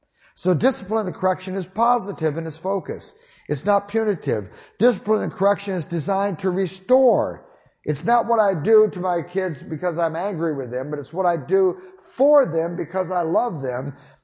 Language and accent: English; Toledo, Ohio, United States; When I was a kid, we grew up in Toledo, Ohio, and we lived in the city in a place where there were no places to play ball.